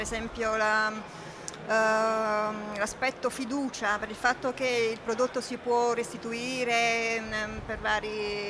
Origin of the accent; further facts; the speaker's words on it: Naples, Campania, Italy; io sono di Napoli e non tutti sanno che a Napoli vengono prodotti i migliori guanti